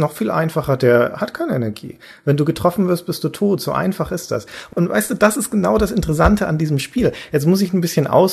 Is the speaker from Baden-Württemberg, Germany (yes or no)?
no; Nuremberg, Bavaria, Germany; In Nürnberg zum Beispiel, meiner Heimatstadt